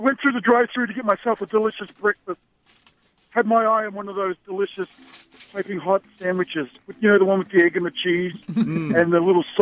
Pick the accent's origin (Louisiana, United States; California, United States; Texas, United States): California, United States; Santa Barbara; I'm from Santa Barbara.